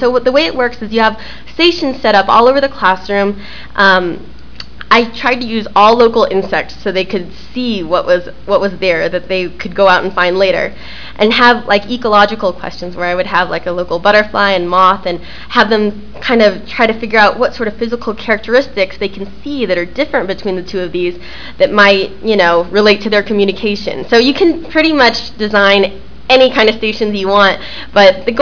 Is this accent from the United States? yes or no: yes; Oakland, California, United States; And I grew up in Oakland not knowing about this.